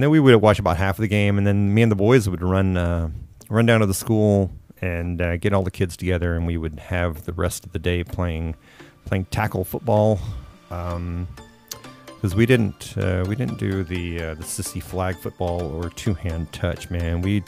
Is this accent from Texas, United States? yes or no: yes; Lubbock, Texas, United States; But I grew up in Lubbock and Dallas was just a little more than a click away.